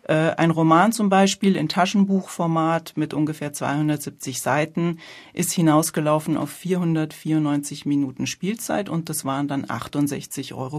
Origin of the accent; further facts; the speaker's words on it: Munich, Bavaria, Germany; Ich komme aus München. Zumindest an Jahren bin ich nicht mehr ganz so jung, habe jetzt auch schon eine 5 vorne dran stehen